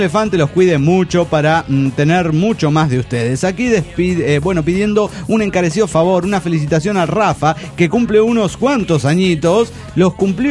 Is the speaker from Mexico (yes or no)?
yes; Matehuala, San Luis Potosí, Mexico; Y ustedes dijeron justo que era de mi pueblo, Matehuala.